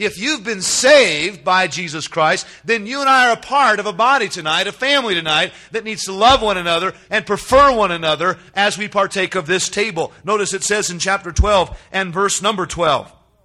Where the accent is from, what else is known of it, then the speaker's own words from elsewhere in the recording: California, United States; I didn't grow up in Georgia, by the way. I grew up in California.